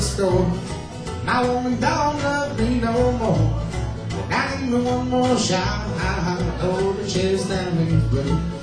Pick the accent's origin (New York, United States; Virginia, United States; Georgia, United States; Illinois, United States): Virginia, United States; Outside the D.C. area. I was born in Virginia, but grew up in all up and down that area.